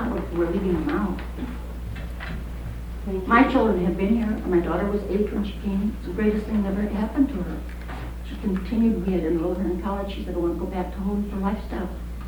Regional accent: Rock Island, Illinois, United States; from Rock Island, Illinois, and I've been here a good many years.

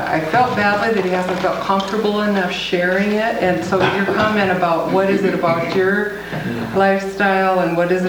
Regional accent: Iowa, United States; from Iowa

